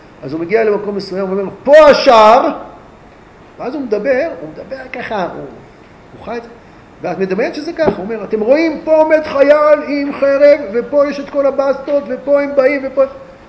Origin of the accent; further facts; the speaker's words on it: Ra'anana, Central District, Israel; אני חייתי, כשהייתי ילד, אני גרתי ברעננה, כמעט כל רעננה הייתה מעברות.